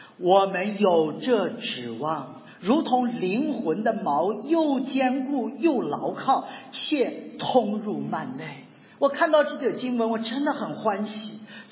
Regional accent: China; 我们中国人常常说养孩子为了防老

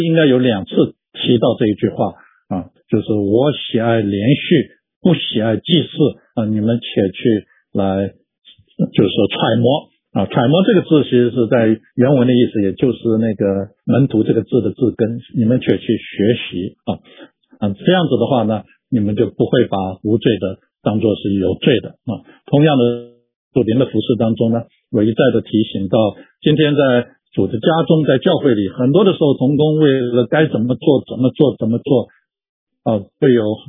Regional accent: China; 他就像我们中国人的说的学徒了

